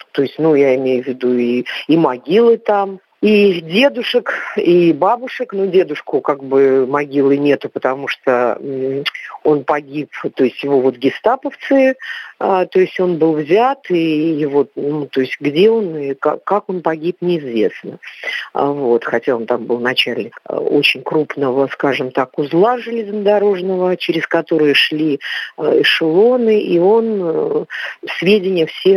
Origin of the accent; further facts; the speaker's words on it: Belarus; also born or lived in Urals, Russia; я родилась не в Белоруссии, хотя у меня мама оттуда. Я родилась на Урале. Когда я закончила первый класс, то мама, скажем так, вернулась к себе на родину. Ну, и мы вернулись вместе с ней.